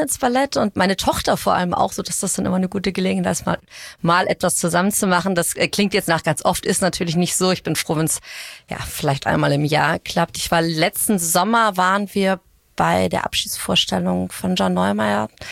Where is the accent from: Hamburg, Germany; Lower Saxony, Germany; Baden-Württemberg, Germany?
Hamburg, Germany; Billstedt; ich komme aus Billstedt, da bin ich aufgewachsen